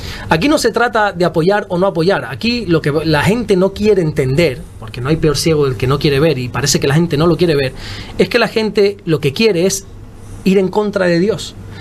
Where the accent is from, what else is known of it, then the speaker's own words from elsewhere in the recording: Spain; gran porcentaje de las personas que somos de aquí de España viviendo en un umbral de pobreza